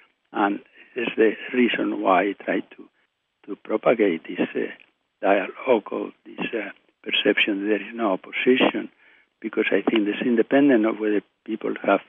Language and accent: English; Spain; English is a second language; moved away as an adult; now in United States; I grew up in Franco's era, but I left Spain to study in New York at Columbia University in 1961.